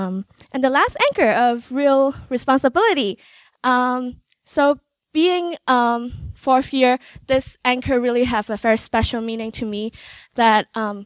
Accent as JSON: {"language": "English", "country": "Hong Kong", "tie": "born or raised there", "moved": "as an adult", "lives_now": "United States", "said": "I'm from Hong Kong. I was born and raised in Hong Kong."}